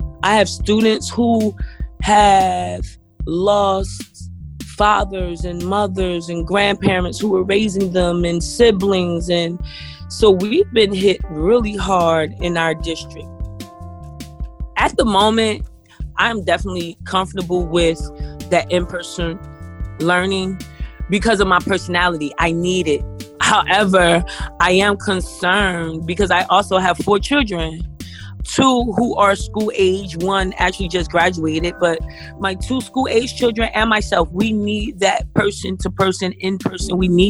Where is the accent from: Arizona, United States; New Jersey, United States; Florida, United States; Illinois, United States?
New Jersey, United States; Newark; I am from and live in Newark, New Jersey.